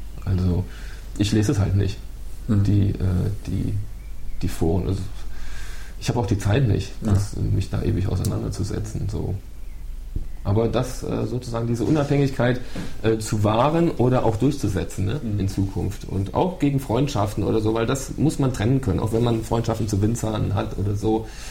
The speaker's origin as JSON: {"language": "German", "region": "Rhineland", "country": "Germany", "said": "ich bin Rheinländer, ich neige zum Socializing."}